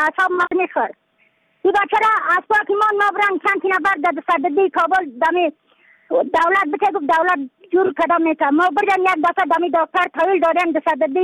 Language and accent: Persian; Badakhshan, Afghanistan; از بدخشان هستم، مرکز بدخشان، ولسوالی اقل پایان، قیره وینگ